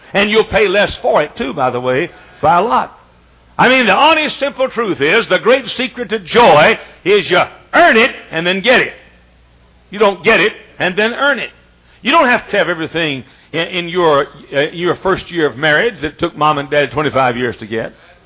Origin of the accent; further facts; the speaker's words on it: Dallas, Texas, United States; the part of the country where I was reared in Texas. In Dallas, Texas, my hometown